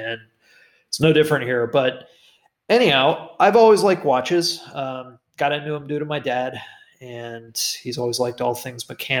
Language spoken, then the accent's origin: English; Florida, United States; also born or lived in Pennsylvania; But anyhow, I'm from Florida originally. I lived in several places in the U.S. And then, you know, my last place in the U.S. was in Pennsylvania.